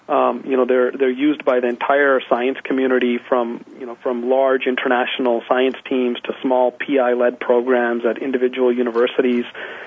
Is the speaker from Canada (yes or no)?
yes; Canada; now in United States; I'm Canadian. You know, these are the kind of reasons and the kinds of programs that drove me to move to the United States.